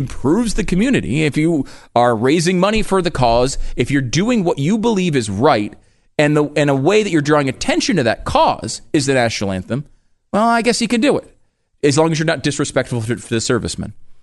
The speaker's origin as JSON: {"language": "English", "region": "Connecticut", "country": "United States", "tie": "born or raised there", "also_born_or_lived": "New York", "said": "I grew up in Connecticut, where there in Connecticut you have a mixture of Giants fans, some Patriots fans"}